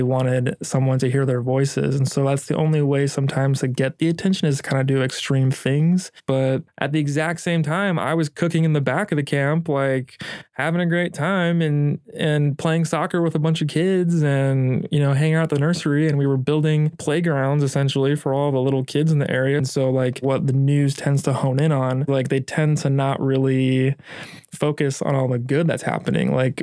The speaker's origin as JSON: {"language": "English", "region": "the South", "country": "United States", "tie": "born or raised there", "said": "I grew up in the South for middle school, high school, and being, you know, a little bit darker was always an issue. I've also experienced, you know, like as a gay man"}